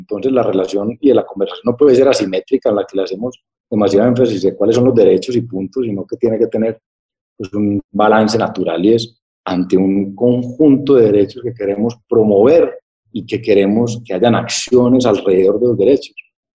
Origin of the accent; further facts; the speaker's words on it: Colombia; cuando digo nosotros somos los colombianos